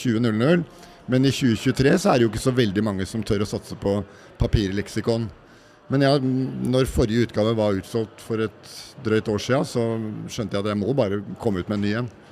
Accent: Oppsal, Oslo, Norway; Jeg vokste opp på Oppsal og etter hvert flyttet til Bøler og hatt Østmarka innen rekkevidde hele veien.

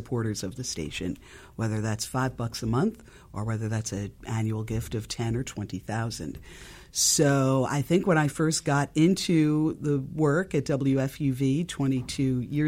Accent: New York, United States; And, you know, I grew up in New York. I'm a lifelong New Yorker.

